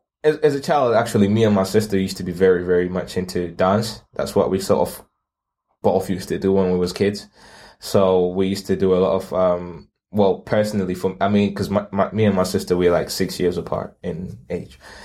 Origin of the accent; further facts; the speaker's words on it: Zimbabwe; where I grew up in Zimbabwe, where I wasn't surrounded by that at all. It was mainly just my own people.